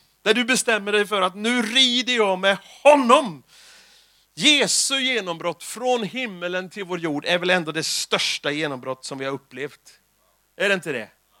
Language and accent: Swedish; Sweden; Och jag är ju svensk